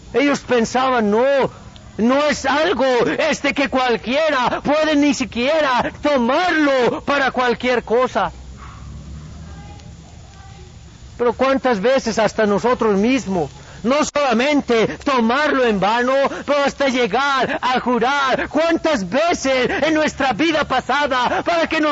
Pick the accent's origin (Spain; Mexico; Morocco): Mexico; Huauchinango, Puebla; llegó allá a mi tierra, Huauchinango.